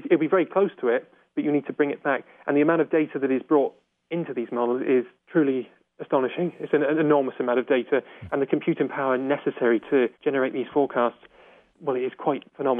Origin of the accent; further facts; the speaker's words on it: United Kingdom; I'm from Britain, that's right, it's certainly not as cold.